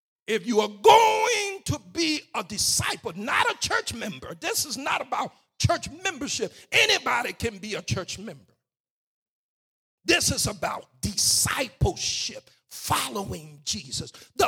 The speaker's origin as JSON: {"language": "English", "town": "Baton Rouge", "region": "Louisiana", "country": "United States", "said": "We said, listen, we are from Baton Rouge. We came here on a little excursion. We're heading back."}